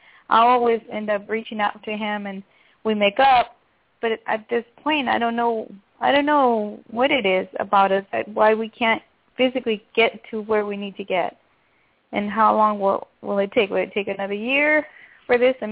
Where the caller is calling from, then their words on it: Los Angeles, California, United States; from Los Angeles.